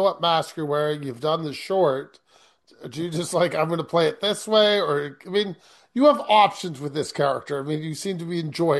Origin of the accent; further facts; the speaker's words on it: Canada; I mean, being Canadian, I mean, We do a lot of independent films up here.